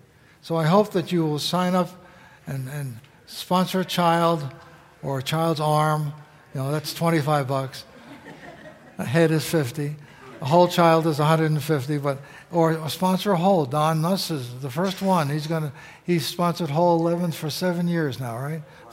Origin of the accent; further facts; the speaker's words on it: New York City, New York, United States; When I grew up in New York City, everybody who went to my Lutheran church lived within 3 miles